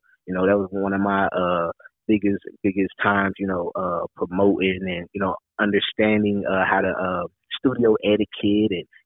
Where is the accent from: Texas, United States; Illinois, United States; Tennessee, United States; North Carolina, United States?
North Carolina, United States; Charlotte; Currently in Charlotte, from Charlotte. Born and raised in Charlotte. Uptown, North Transylvania, baby. Lockwood, yeah, baby.